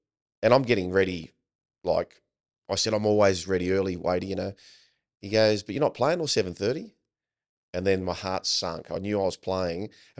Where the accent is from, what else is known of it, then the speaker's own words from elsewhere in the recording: Port Macquarie, New South Wales, Australia; I was from Port Macquarie